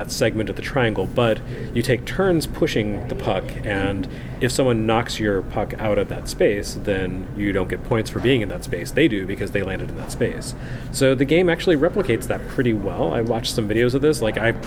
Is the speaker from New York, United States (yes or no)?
no; Texas, United States; born or raised there